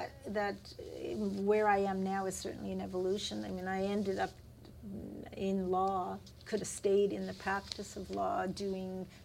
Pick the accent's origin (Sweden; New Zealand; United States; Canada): Canada; Winnipeg, Manitoba; I grew up in Winnipeg, and I was at a private Jewish school